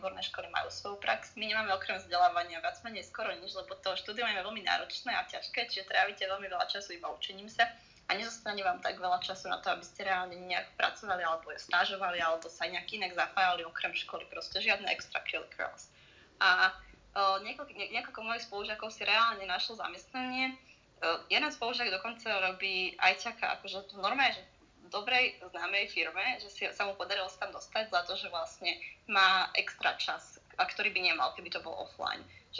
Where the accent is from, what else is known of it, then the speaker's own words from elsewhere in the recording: Kukučínov, Nitra Region, Slovakia; ja som pôvodom z Kukučinova, kde som žila, to je pri Leviciach, a potom som išla na strednú do Bystrice